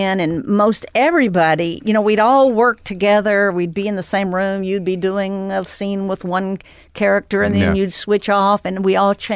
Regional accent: Texas, United States; And I'm from Texas. And we connected on many different levels.

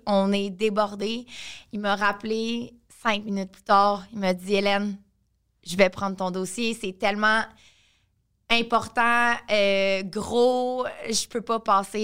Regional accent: Repentigny, Quebec, Canada; Je viens de Repentigny.

